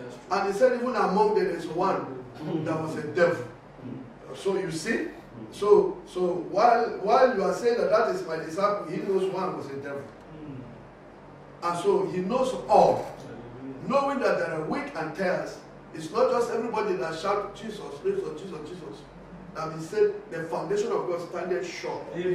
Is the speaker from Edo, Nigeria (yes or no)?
no; Akwanga, Nasarawa, Nigeria; ERCC Church in Akwanga. That's my hometown.